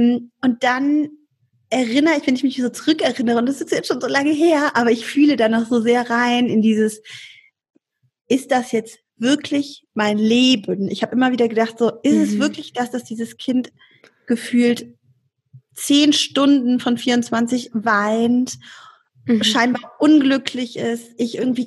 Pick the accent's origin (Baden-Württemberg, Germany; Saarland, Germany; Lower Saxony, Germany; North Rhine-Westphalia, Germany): North Rhine-Westphalia, Germany; Cologne; ich komme aus Köln, bin hier geboren, lebe hier mit meinem Mann und den Mädels